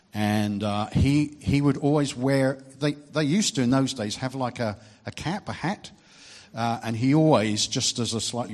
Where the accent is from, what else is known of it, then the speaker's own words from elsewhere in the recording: England, United Kingdom; moved away as an adult; now in Australia; We've been here in Australia. You might be able to tell I'm English. We've been here since 2010. We moved over as a family at that point to pastor a church in the Shire.